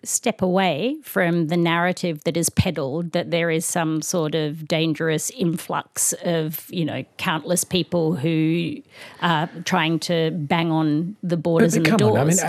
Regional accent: Singapore; born there; I was born in Singapore. My father was an academic.

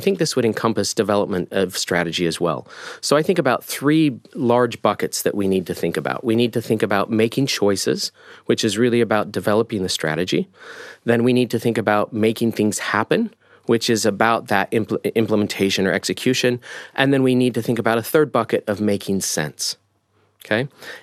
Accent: United States; I'm American, by the way.

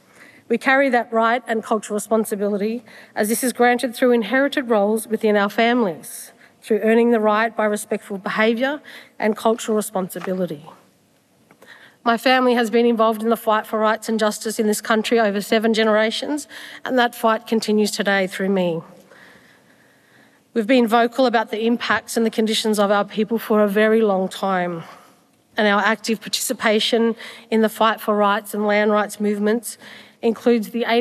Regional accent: Shepparton, Victoria, Australia; I'm a proud Yorta Yorta, Wamba Wamba, Jaja Warang Dudurawa woman. I grew up on Yorta Yorta country as a little black girl down the south end of Shepparton.

